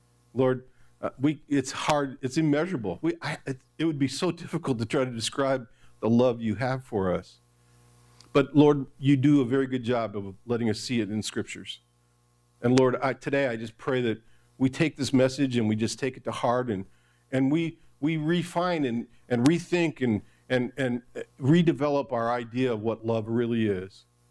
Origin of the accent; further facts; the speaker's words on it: Detroit, Michigan, United States; also born or lived in California; I grew up in Detroit. I love the Detroit Tigers, but when I lived out in California, I love the Dodgers.